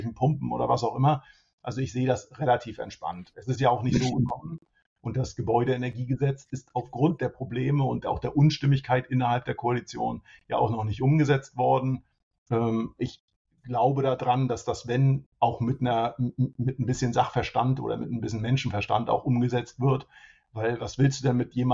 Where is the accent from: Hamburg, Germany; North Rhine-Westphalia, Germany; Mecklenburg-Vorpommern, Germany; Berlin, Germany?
Hamburg, Germany; ich bin Hamburger gerne, ne? Hamburg ist gut